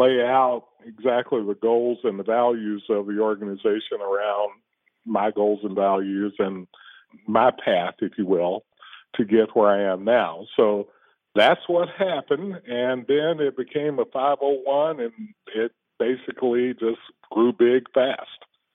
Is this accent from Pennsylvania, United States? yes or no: no; Manchester, Kentucky, United States; There were some good folk in my hometown of Manchester, Clay County